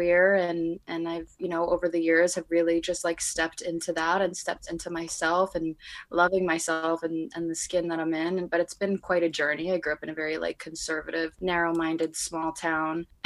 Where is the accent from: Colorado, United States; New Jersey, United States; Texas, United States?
New Jersey, United States; also born or lived in New York City, United States; Okay, so I'm actually born and raised in New Jersey. I moved to New York City and I went to college there